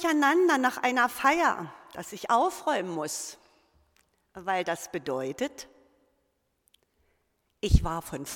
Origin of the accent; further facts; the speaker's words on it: Lusatia, Germany; ich komme auch so vom Dorf, aus der Lausitz, das ist meine Heimat